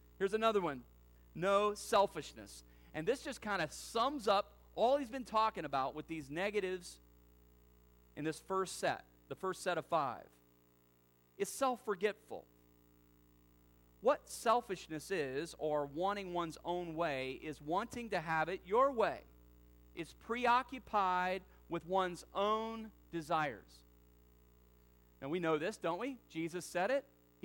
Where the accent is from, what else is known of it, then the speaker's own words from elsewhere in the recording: the South, United States; Now, I grew up in the South, as I've told you before